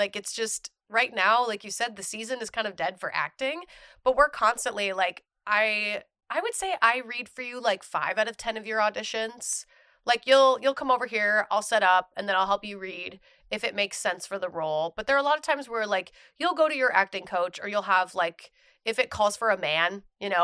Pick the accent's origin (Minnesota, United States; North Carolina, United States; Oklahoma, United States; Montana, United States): Minnesota, United States; I'm from Minnesota. So there was like a Minnesota Renaissance fair.